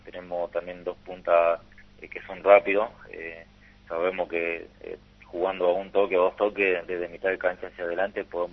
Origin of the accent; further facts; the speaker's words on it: Tucumán, Argentina; Somos cuatro tucumanos en el equipo, así que bueno, la verdad que eso simplifica muchas cosas.